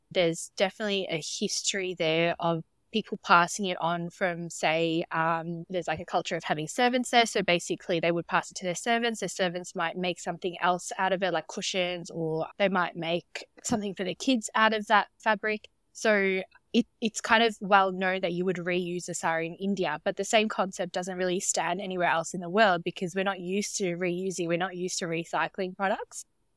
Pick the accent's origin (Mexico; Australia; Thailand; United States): Australia; also born or lived in Sri Lanka; as a Sri Lankan born person, we wear saris all the time. And especially growing up in Australia, we tend to only wear saris for special events.